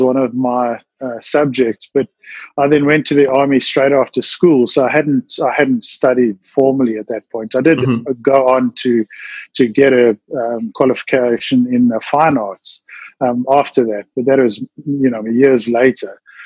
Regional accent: Johannesburg, Gauteng, South Africa; I grew up in Johannesburg went to usual schools like everybody else.

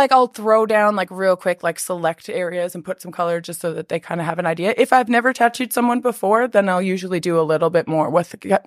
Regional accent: Fort McMurray, Alberta, Canada; growing up in Fort Mac, there wasn't as much opportunity to learn from others.

